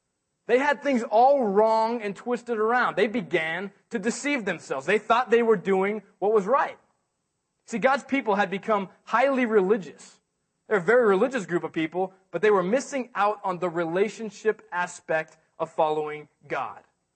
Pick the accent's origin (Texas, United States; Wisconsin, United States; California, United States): California, United States; I'm still not that big, but I grew up in Orange County, so I used to go to Disneyland every year or so.